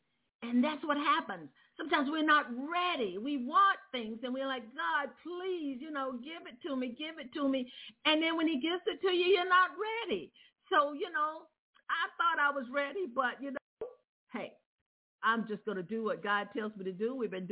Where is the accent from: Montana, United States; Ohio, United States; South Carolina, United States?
South Carolina, United States; Lake City; I was raised right there in Lake City, South Carolina, right up the street from you.